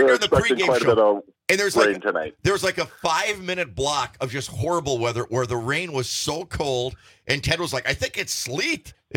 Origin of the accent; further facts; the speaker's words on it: Negaunee, Michigan, United States; there's lots of pictures from my hometown of Negaunee.